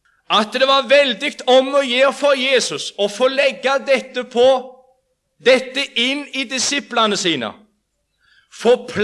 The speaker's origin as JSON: {"language": "Norwegian", "town": "Jørpeland", "region": "Rogaland", "country": "Norway", "tie": "born or raised there", "said": "Jeg er vokst opp hjemme, som du også sikkert er, men hjemme på Jørpeland."}